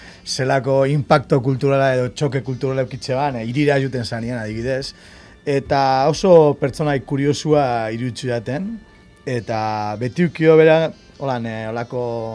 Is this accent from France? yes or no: no; Basque Country, Spain; Bai, eta guain euskalduna gara, eta euskalduna juten gara prestatuta leku guztietara.